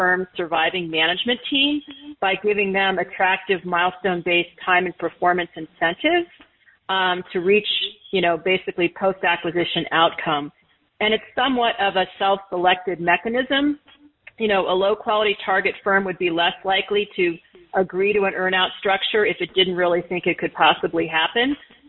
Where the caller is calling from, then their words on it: Los Angeles, California, United States; I'm coming from Los Angeles, so it's good morning here.